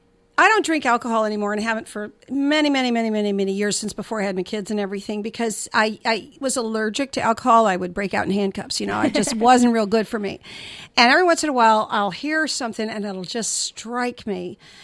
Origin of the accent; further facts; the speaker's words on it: the South, United States; So I've had a taste of it, but I'm a Southerner by roots and by nature. I think I'm just kind of talkative and stuff, and I can put on a Southern accent real thick if you'd like to hear it, but I try not to.